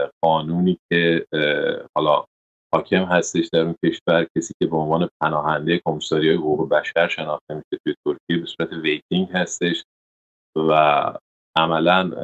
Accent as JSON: {"language": "Persian", "country": "Iran", "said": "به عنوان یه ایرانی"}